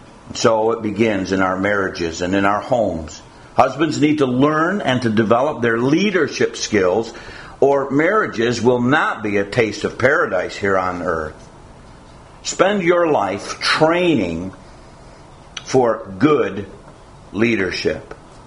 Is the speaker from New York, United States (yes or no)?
yes; Gang Mills, New York, United States; I was raised in Gang Mills, New York, and just down from 40 Platt Street was Ronnie Wilson's backyard.